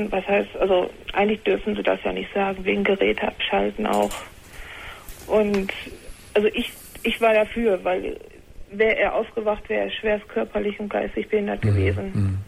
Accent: Paderborn, North Rhine-Westphalia, Germany; Weil die kommen aus Lübeck und ich komme aus Paderborn und ist ja auch eine Entfernung.

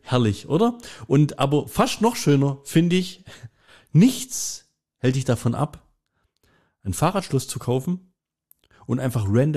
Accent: Germany; Zum Beispiel, wir sind Deutsche.

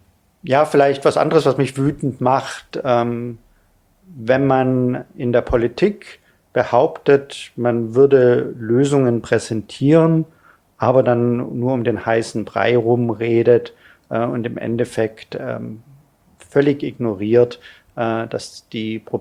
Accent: Bavaria, Germany; Ich komme aus Niederbayern, da gibt es noch Schnee.

